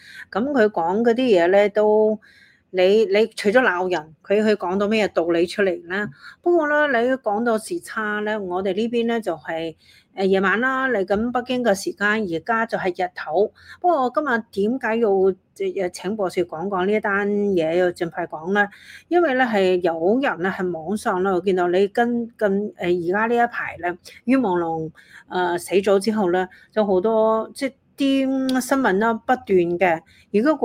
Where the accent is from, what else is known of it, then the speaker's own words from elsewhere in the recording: Hong Kong; 好似2019年我哋啲長運動，我哋香港人都經歷過啦。